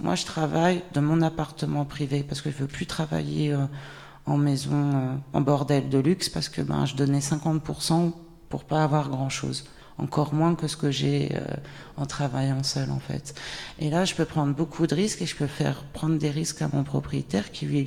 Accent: France; j'ai 39 ans, je suis originaire de France

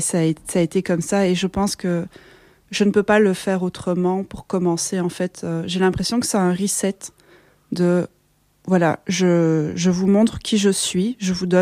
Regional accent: Belgium; born there; Je suis née, oui, effectivement, en Belgique avec des parents qui ont vraiment fait tous les efforts du monde pour parler le français de la meilleure façon qu'il soit

